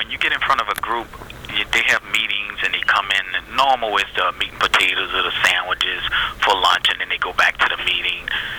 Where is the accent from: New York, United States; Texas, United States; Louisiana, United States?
Louisiana, United States; Yes, I'm from Louisiana, so I love oysters.